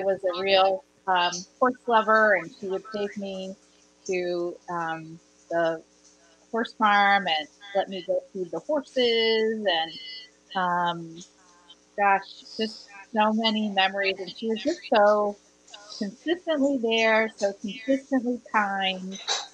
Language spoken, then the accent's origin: English; Coventry, Connecticut, United States; also born or lived in Mansfield; I grew up in Connecticut, in rural Connecticut, in first in Coventry and then in Mansfield. My home in Coventry was very idyllic in my eyes.